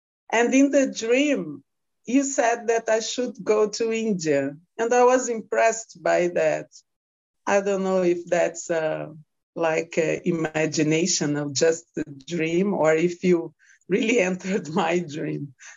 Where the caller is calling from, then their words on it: Portugal; I am talking from Portugal, and I am thinking of going to your retreat in January